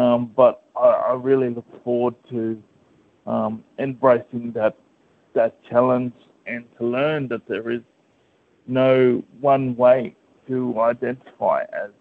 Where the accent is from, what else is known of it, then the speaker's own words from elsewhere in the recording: Mackay, Queensland, Australia; also born or lived in Brisbane; as a young Indigenous man, I've only really experienced Queensland. So I was born in Brisbane and I was in a young dance troupe growing up in Serena, up in North Mackay